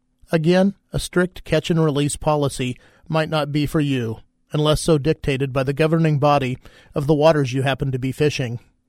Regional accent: Kansas, United States; As a young boy growing up in Kansas, the idea of releasing a fish, at least any fish over 5 inches or so in length, was a preposterous notion.

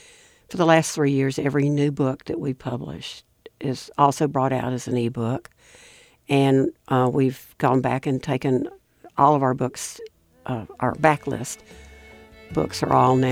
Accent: the South, United States; I can remember growing up in the South, there weren't independent booksellers. There weren't even bookstores, per se.

